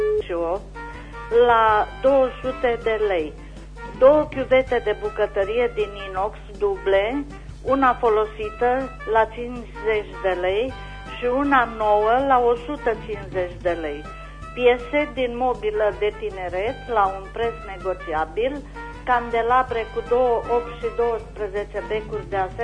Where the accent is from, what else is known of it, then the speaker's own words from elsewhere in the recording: Anina, Caraș-Severin, Romania; sunt din Anina și aș vrea să reînnoiesc anunțul meu, vă rog